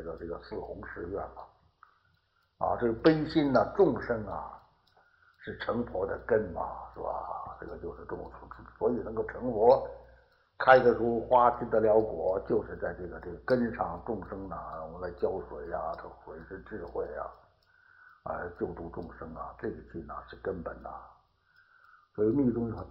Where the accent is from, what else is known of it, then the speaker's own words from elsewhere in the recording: Tibet, China; 但我们西藏人不是这样